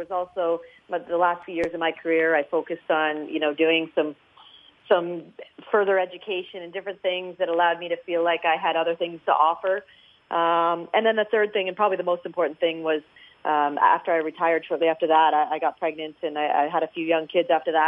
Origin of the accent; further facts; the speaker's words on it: Kingston, Ontario, Canada; I started playing when I was about 6 years old. I grew up in Kingston, Ontario